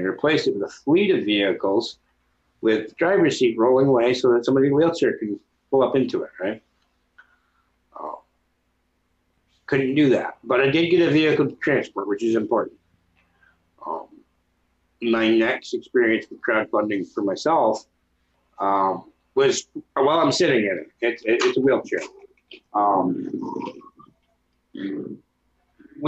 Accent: New York, United States; But I'm from New York, and I know what these fingers are for.

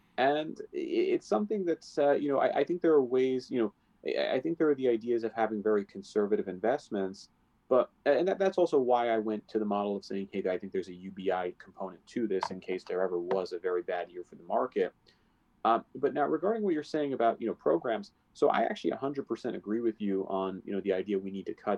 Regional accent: New York, United States; I'm from New York. We don't have wild horses here.

